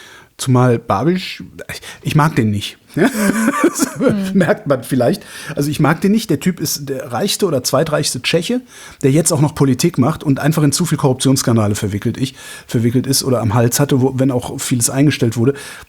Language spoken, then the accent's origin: German; North Rhine-Westphalia, Germany; Ich bin halt in Westdeutschland groß geworden, also zwischen Köln und Aachen sozusagen.